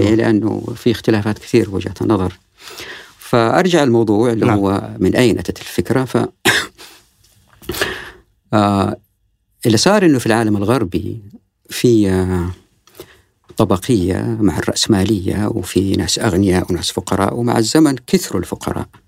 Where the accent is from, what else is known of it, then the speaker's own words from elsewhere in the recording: Taif, Makkah Province, Saudi Arabia; also born or lived in Riyadh; من طفولتي أنا عشت في الطائف، والطائف كانت مدينة تقليدية يعني. نعم. ما كان فيه ولا شعر أسفلت يعني في بلاد الحرمين.